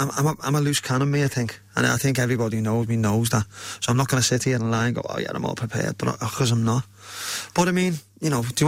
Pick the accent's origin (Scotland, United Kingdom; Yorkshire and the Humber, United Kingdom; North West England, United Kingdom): North West England, United Kingdom; Liverpool; now in St Helens, United Kingdom; Heighton.